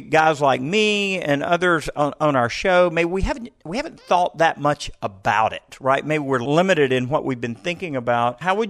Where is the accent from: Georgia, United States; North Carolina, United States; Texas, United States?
Georgia, United States; Atlanta; I'm an Atlanta native. I grew up in Clayton County, went to the University of Georgia.